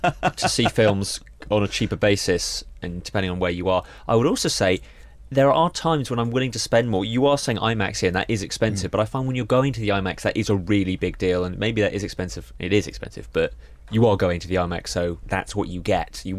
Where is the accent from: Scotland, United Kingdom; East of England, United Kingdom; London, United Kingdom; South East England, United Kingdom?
South East England, United Kingdom; Reading; I remember growing up in Reading, it was £4 see a film, £3.50.